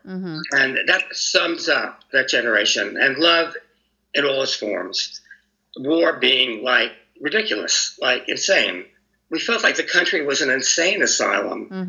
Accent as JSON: {"language": "English", "region": "New York", "country": "United States", "moved": "yes", "lives_now": "San Francisco, United States", "said": "And I came to San Francisco from New York. I had to be in San Francisco."}